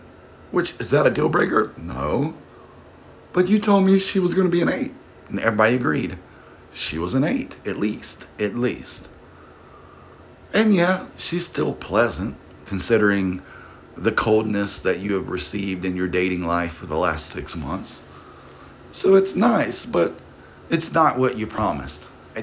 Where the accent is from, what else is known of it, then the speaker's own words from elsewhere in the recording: the South, United States; You know, I'm originally from the South, so if it's 81, it's probably more like 89.